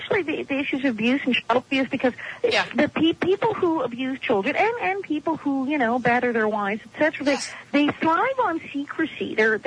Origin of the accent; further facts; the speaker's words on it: New York, United States; born there; I was born in New York, and when I was about 18, I did fill out paperwork because my family, my parents had retained their Canadian citizenship, and so I am technically dual.